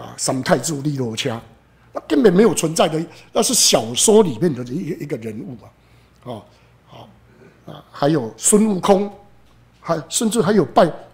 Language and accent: Chinese; Taiwan; 你看我们台湾人的信仰几乎都是在拜历史的伟人